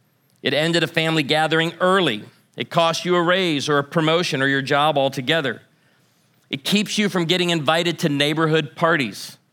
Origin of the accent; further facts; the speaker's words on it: Illinois, United States; I grew up outside of Chicago. We didn't have cedar in Chicago